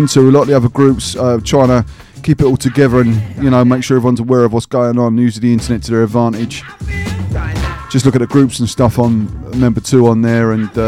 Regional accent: Portsmouth, South East England, United Kingdom; I'm from Portsmouth area originally

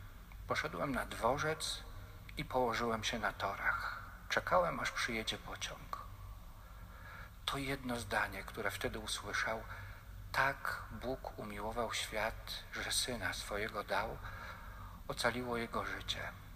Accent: Wrocław, Lower Silesian Voivodeship, Poland; Otóż ja jestem z Wrocławia.

